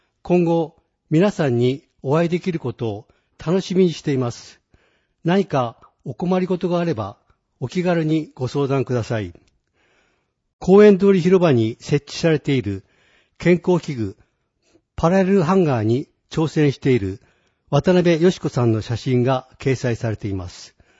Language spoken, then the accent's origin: Japanese; Hokkaido, Japan; 生まれ育った北海道で保健医療に関わりたいという思いから保健師を目指しました。